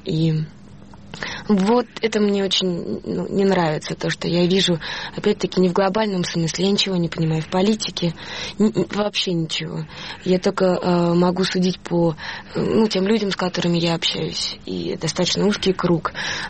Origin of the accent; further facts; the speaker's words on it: Russia; я из России с абсолютной уверенностью и гордостью за то, что я принадлежу и живу в этой стране